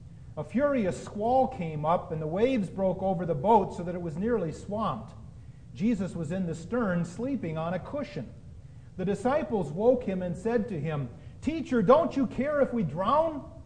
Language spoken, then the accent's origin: English; Oregon, United States; Growing up on the Oregon coast gave me lots of stories to share with the children